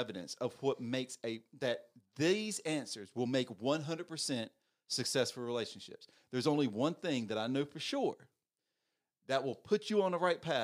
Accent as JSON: {"language": "English", "region": "Southern United States", "country": "United States", "said": "I'm from the South. I got deep roots in some very deep redneck places, so I can make all the fun about it."}